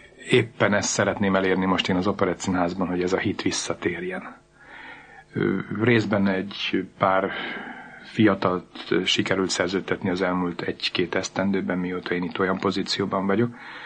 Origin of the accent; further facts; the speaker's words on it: Hungary; accent: Hungarian; eleinte nagyon jó volt a magyaros akcentusom, de aztán elkezdtem musicaleket is kint játszani, amiből viszont nagyon rossz volt a magyaros akcentusom, úgyhogy hát én ott kint beszédórákra jártam.